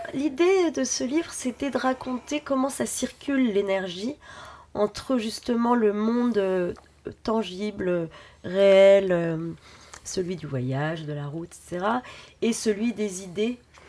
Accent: Lille, Hauts-de-France, France; now in Paris, France; je suis née à Lille, moi je vis à Paris maintenant depuis longtemps

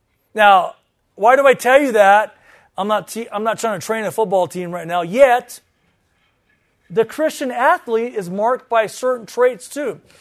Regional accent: California, United States; I'm from Southern California.

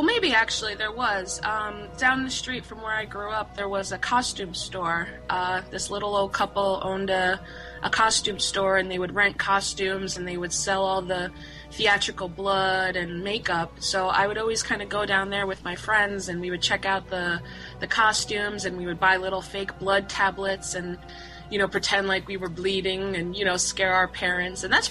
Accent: Long Island, New York, United States; accent: Long Island; now in Los Angeles, United States; Yeah, I'm from New York, though, originally, so I can relate a little bit.

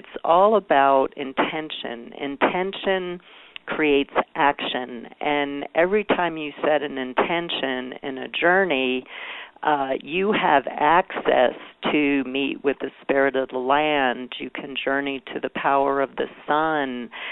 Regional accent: New York, United States; I'm originally from New York, and I'm a real New Yorker when I teach.

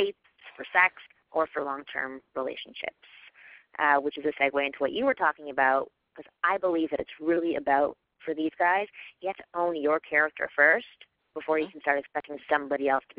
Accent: Canada; I like her more because she's Canadian. Because I'm Canadian.

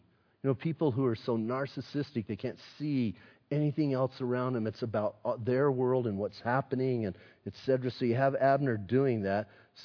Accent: Bisbee, Arizona, United States; I was from Bisbee. He was from here in Sierra Vista.

